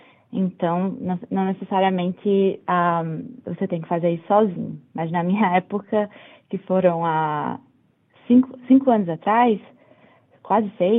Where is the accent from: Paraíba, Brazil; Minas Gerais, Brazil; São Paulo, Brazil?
Paraíba, Brazil; João Pessoa; now in Australia; Eu sou de João Pessoa, na Paraíba, e eu sempre tive essa vontade de estudar fora.